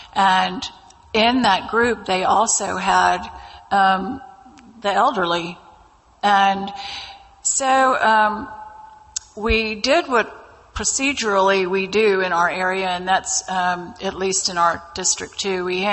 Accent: Virginia, United States; this man behind me goes, where are you from? And I said, Virginia.

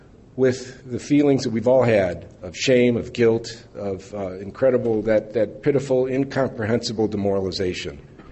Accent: Evanston, Illinois, United States; when I was young, I grew up in Evanston, as Scott mentioned

